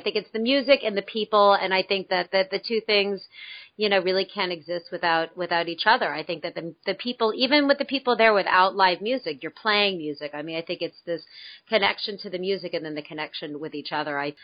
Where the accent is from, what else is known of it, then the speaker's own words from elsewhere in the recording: West Coast, United States; And I love hearing the stories about the East Coast, because growing up on the West Coast